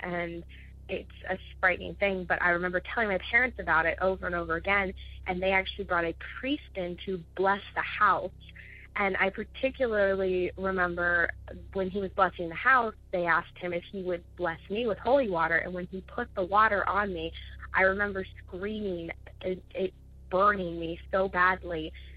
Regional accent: Ohio, United States; I'm from Ohio.

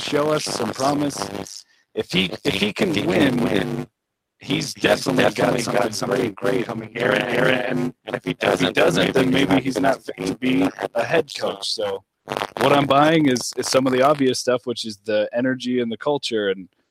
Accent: Las Vegas, Nevada, United States; I'm from Las Vegas, and the UNLV Running Rebel basketball team

